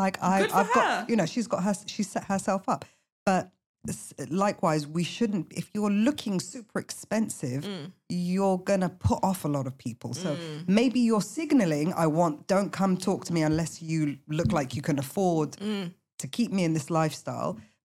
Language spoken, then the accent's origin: English; London, United Kingdom; no, I wasn't born in London actually, but I was raised in London.